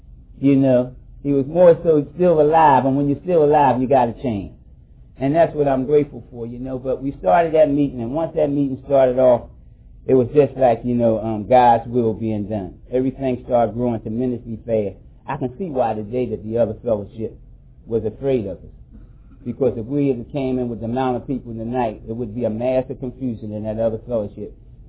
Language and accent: English; Philadelphia, Pennsylvania, United States; it never hit my community, and I was from North Philly, it never hit the black community in 1984.